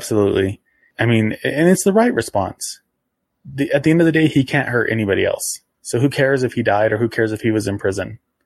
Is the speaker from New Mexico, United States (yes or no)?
yes; New Mexico, United States; I think part of it is because I grew up so close. Like, my hometown is about 60 or 70 miles away from Truth or Consequences.